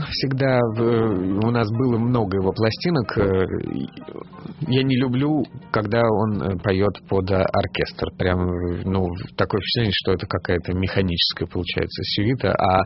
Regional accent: Moscow, Russia; мы там живем, мы из Москвы.

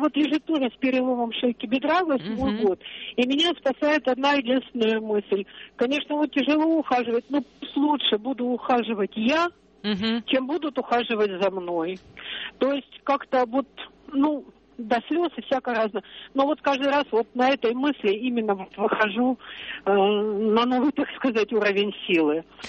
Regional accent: Chelyabinsk, Chelyabinsk Oblast, Russia; Здравствуйте … из Челябинска.

